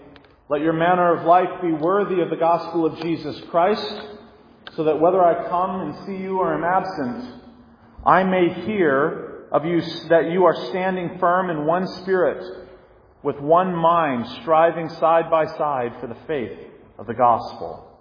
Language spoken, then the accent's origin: English; Mississippi, United States; I love the snow, probably because I grew up in the South. Mississippi doesn't have much snowfall from the sky.